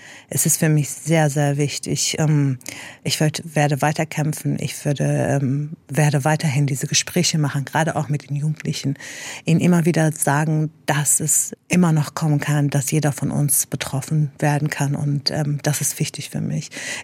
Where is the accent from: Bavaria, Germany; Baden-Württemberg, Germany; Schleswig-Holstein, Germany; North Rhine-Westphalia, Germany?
North Rhine-Westphalia, Germany; Dortmund; Deutschland ist einfach meine Heimat und Dortmund ist mein Zuhause.